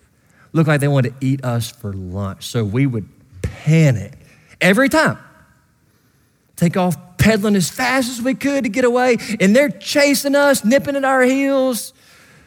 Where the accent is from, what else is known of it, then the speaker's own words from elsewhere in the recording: Kentucky, United States; I grew up on Noel Drive in Katy's, Kentucky.